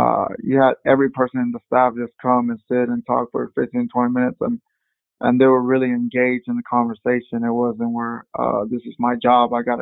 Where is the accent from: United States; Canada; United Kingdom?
United States; San Antonio, Texas; now in Mexico; I'm Mexican American, we're born and raised in San Antonio, Texas, mm-hmm. but have lived the last 13 years in Mexico.